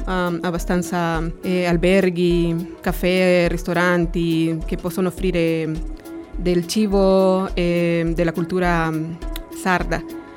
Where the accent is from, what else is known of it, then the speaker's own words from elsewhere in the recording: Tegucigalpa, Francisco Morazán, Honduras; Italian is a second language; now in Cagliari, Italy; Tegucigalpa, Honduras.